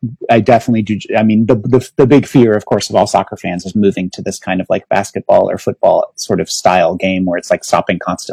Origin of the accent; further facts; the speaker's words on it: United States; And as an American, I just could not understand them.